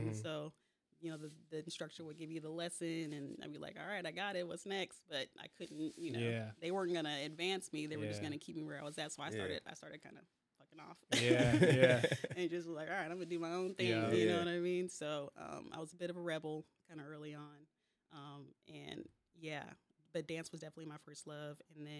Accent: Seattle, Washington, United States; growing up in Seattle, obviously, it's a very creative, very, you know, diverse, culturally diverse city.

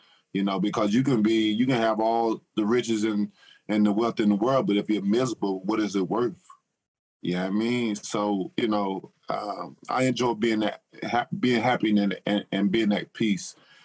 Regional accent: Tuscaloosa, Alabama, United States; Well, I grew up in Tuscaloosa, Alabama. So with anybody know about Alabama, we know we got strong pride on football.

